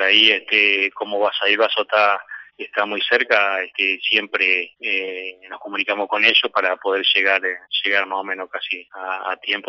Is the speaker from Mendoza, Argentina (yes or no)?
no; Villa Mantero, Entre Ríos, Argentina; born there; Yo sí, soy nacido acá en Villa Mantero.